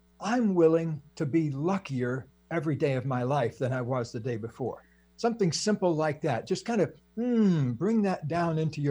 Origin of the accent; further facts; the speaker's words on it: California, United States; He lives in Maryland and I'm Californian.